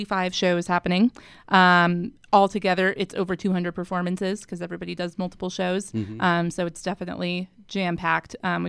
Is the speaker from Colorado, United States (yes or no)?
yes; Colorado, United States; moved away as an adult; now in Salt Lake City, United States; Yeah, so I am from Colorado originally. I moved out to Salt Lake in 2011 to attend Westminster.